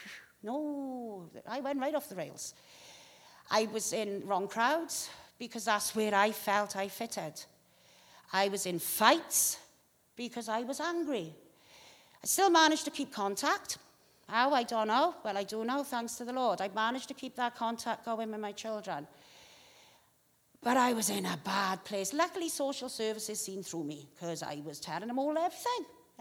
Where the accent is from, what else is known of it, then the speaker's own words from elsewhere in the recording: Wales, United Kingdom; Now, I'm a Welsh Valley girl.